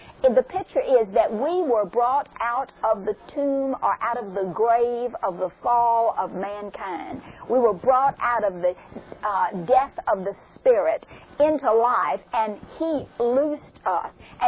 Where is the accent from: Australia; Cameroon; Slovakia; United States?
United States; the South; accent: southern; me with my southern accent, I'm slurring the words.